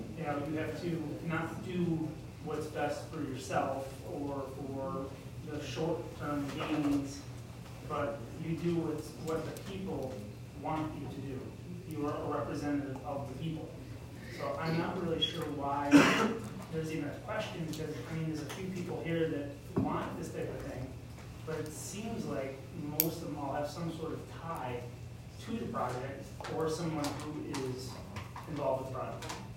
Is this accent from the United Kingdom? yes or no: no; Deerfield, New York, United States; I grew up here in Deerfield.